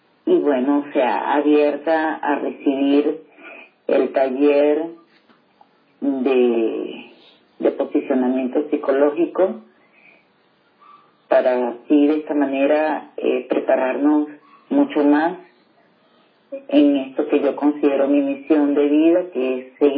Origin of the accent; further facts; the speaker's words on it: Venezuela; now in Peru; Soy venezolana, ya casi con 4 años aquí en Perú.